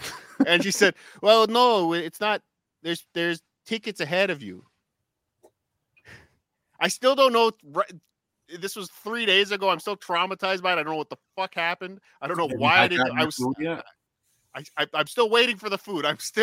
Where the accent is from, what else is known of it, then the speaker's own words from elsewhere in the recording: United States; No, I'm American. We say, hey, give me one of these.